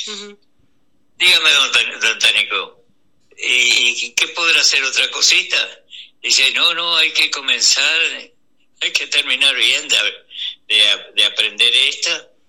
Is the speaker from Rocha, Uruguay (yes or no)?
yes; Velázquez, Rocha, Uruguay; O sea, soy oriundo de Velázquez.